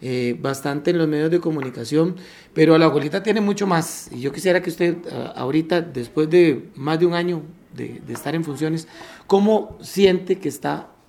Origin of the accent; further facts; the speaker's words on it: San Sebastián, San José, Costa Rica; Hoy nos vinimos muy cerquita de mi casa, nos vinimos a Alajuelita. Yo soy de San Sebastián y conozco muy bien este cantón.